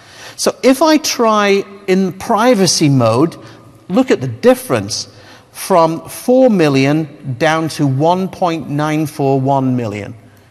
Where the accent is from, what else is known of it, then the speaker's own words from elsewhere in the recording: Scotland, United Kingdom; Now, personally, I'm from Scotland.